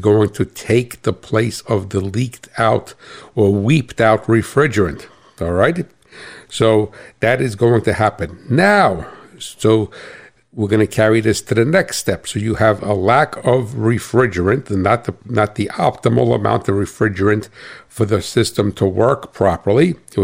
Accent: New Jersey, United States; accent: New Jersey; and if I got a funny accent, that's because I'm from New Jersey.

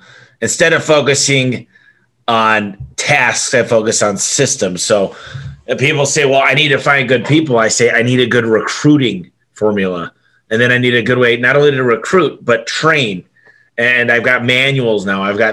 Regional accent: Michigan, United States; I grew up in Michigan, and my dad had a transmission shop.

